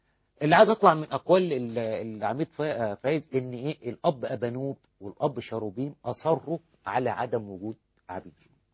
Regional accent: Egypt; ألمتني كمصري

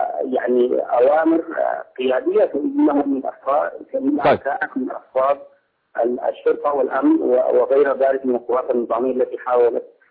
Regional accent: Sudan; الإدارة الأهلية عندنا في السودان

